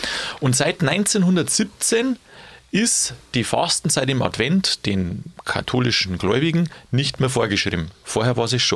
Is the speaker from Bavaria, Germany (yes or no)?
yes; Bavaria, Germany; Früher hat bei uns in Bayern die Marienverehrung ja auch so eine Riesenrolle gespielt.